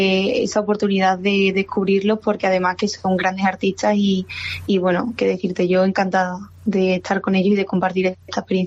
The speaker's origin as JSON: {"language": "Spanish", "region": "Extremadura", "country": "Spain", "said": "claramente que noto el calor de Extremadura y, bueno, qué decir, para mi familia, o sea, que la gente de mi tierra me vea, me escuche, me apoye."}